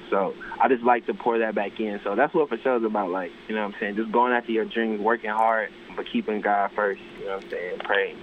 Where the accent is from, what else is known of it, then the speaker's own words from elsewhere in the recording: Virginia, United States; Just because there's a guy that I grew up in Virginia, he used to play for the Cubs